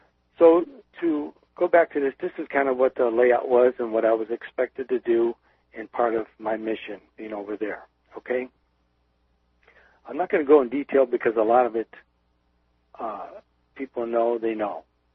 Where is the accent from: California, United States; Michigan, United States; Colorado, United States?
Michigan, United States; Detroit; So Danny, I was from Detroit, Michigan.